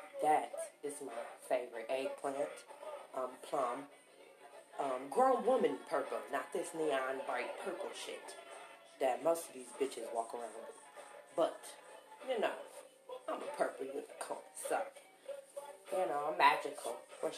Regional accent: Toledo, Ohio, United States; I'm from Toledo, born and raised, and what else can I tell y'all about me?

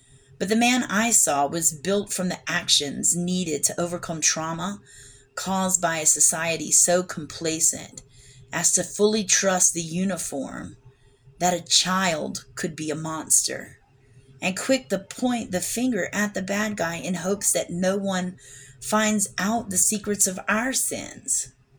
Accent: Baton Rouge, Louisiana, United States; I went back to my hometown in Baton Rouge, summer before last, flying cotton candy on the side of Sherwood and College and Corsi like a crackhead.

